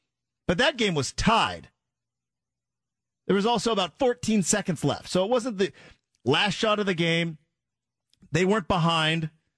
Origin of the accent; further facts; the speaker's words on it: Oregon, United States; I grew up in Oregon.